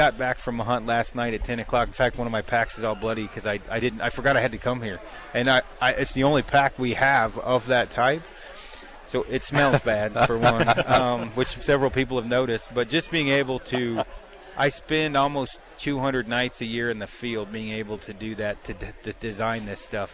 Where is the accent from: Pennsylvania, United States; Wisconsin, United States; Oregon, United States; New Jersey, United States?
Oregon, United States; Well, I'm from Oregon originally. I was on a search and rescue team, trail crew team in high school